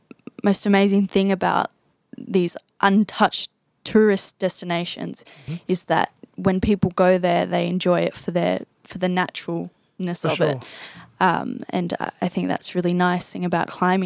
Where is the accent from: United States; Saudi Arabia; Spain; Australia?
Australia; I come from Australia, you know, everything's cleaned for you.